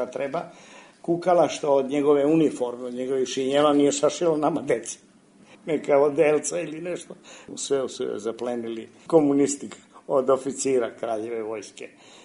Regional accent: Cetinje, Montenegro; Ja ga se i sećam iz tih godina, mogla bi 48. 49. Mi sa Cetinja smo mogli, koristujući neke ostatke od nekih prevoza kamionima, da se prebacimo do Budve

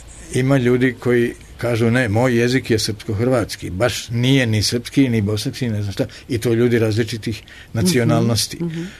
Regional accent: Sarajevo, Federation of Bosnia and Herzegovina, Bosnia & Herzegovina; Ja sam rođen i odrastao u Sarajevu, u jednoj sredini koja je bila možda multikulturna, ali jednojezična.

